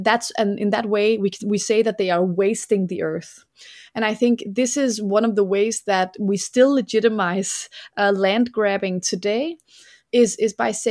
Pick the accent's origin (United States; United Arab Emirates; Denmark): Denmark; I come from Denmark where there are 4 pigs for every person.